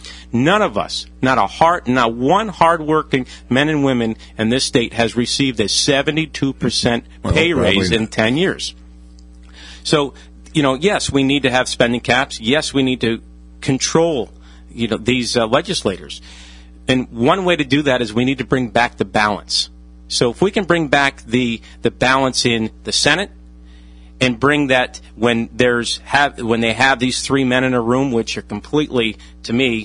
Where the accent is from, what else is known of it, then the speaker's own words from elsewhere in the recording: Rotterdam, New York, United States; In my hometown, Rotterdam, and all of these individuals, whether it was my primary opponent or now my general election opponent